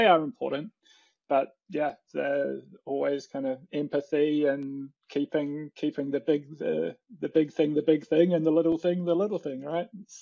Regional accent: New Zealand; My upbringing as a Kiwi

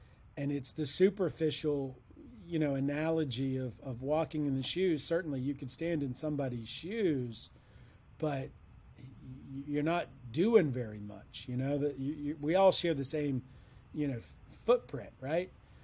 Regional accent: Monroeville, Alabama, United States; also born or lived in Mobile, United States; I mean, I grew up in Mobile in Monroeville, Alabama

